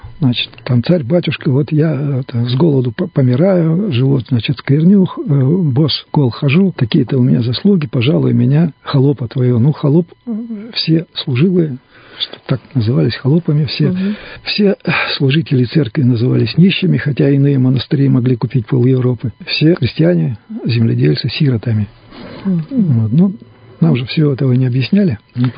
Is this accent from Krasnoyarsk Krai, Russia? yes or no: yes; Krasnoyarsk Krai, Russia; also born or lived in Pervouralsk; А я коренной потомственный сибиряк, хотя родился в промышленном городе Переуральске, но случайно во время поездки родителей в командировку и снова был возвращен в низовые Ангары.